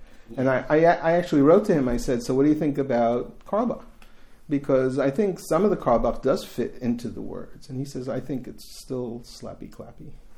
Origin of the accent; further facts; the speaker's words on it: United States; But I'm also an American who hung around Columbia during the late 60s and 70s